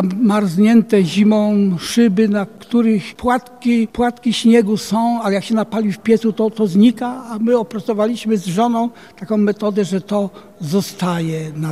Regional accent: Poznań, Greater Poland Voivodeship, Poland; Niektórzy mówią, że jestem oszczędnym poznaniakiem, bo poznaniaka się mówi, że są oszczędni.

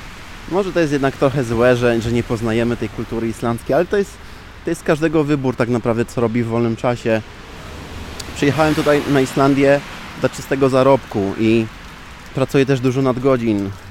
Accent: Athens, Attica, Greece; also born or lived in Poland; Ja byłem wychowany w Atenach, gdzie był potężny hałas, potężny ruch. Byłem z tym oswojony. Z Polski pochodzę, z dość małego miasta.

